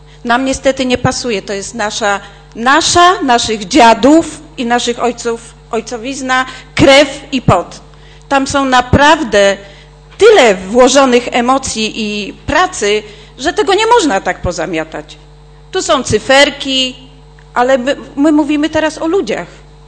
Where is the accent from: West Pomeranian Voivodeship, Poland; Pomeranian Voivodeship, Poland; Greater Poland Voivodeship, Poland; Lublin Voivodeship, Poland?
Greater Poland Voivodeship, Poland; Poznań; Ja chcę być dumna, że jestem poznaniakiem